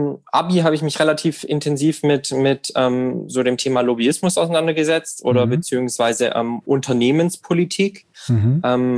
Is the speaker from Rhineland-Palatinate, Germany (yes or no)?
no; Baden-Württemberg, Germany; Gemeinschaftskunde, heißt es bei uns in Baden-Württemberg.